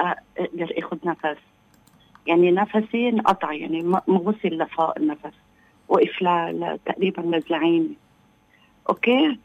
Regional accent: Lebanon; أنا مواطن من لبنان أكيد.

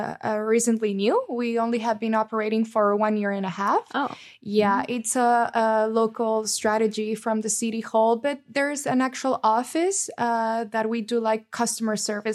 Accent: Honduras; now in Alicante, Spain; Honduras.

